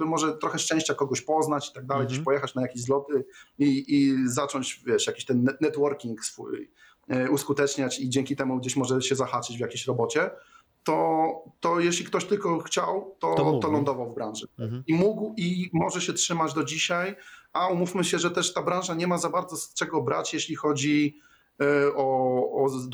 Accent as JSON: {"language": "Polish", "town": "Wrocław", "region": "Lower Silesian Voivodeship", "country": "Poland", "said": "ja jestem z Wrocławia i wcale nie miałem jakichś wielu znajomych, którzy grali tam w tym Wrocławiu"}